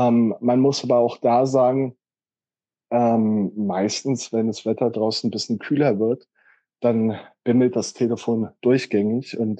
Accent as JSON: {"language": "German", "region": "Berlin", "country": "Germany", "said": "In Berlin ist der Kältebus so eine Institution, die man kennt als Berliner."}